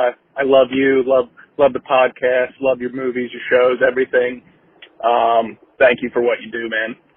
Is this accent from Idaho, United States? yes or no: no; Hamilton, New Jersey, United States; Hey, Rob. … I'm from Hamilton, New Jersey, and I'm 23.